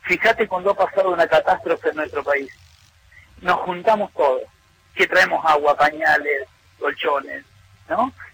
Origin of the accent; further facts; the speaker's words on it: Argentina; yo no soy del PRO, soy de Argentina, hermano.